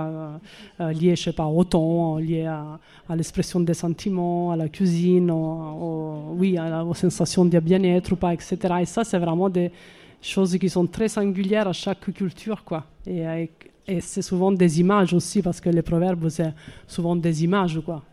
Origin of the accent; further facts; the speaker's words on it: Italy; French is a second language; moi je suis italienne